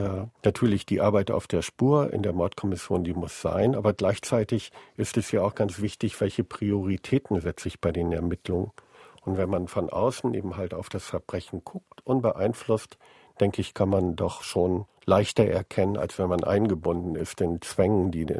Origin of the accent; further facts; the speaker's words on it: Bremen, Germany; Ich kann nicht als Bremer in Hamburg oder in Niedersachsen oder in Bayern dann ermitteln.